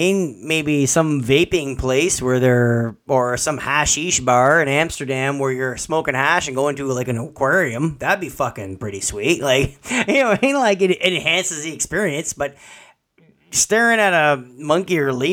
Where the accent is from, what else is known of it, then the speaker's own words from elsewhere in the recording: Canada; We're open here. We're Canadian.